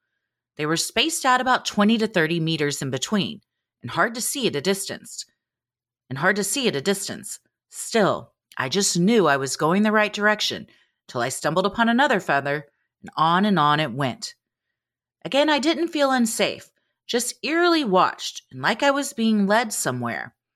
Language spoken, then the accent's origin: English; Norway; English is a second language; English isn't my first language, and it's hard to describe something you can't comprehend in a language that isn't your own. I hope you enjoy it either way. First, some context. I've grown up in the middle of Norway, a region known for sprawling mountains